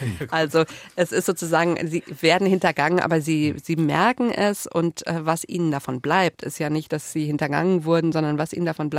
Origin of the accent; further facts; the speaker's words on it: Paris, Île-de-France, France; Ich würde sie genau dahin bringen, wo ich aufgewachsen bin, ins 19. Arrondissement in Paris, wo nebeneinander gegenüber eine Moschee, eine Synagoge, ein buddhistischer Tempel und eine katholische Kirche ist